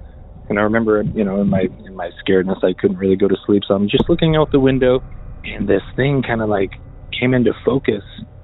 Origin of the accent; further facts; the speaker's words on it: Albuquerque, New Mexico, United States; I'm from Albuquerque, New Mexico.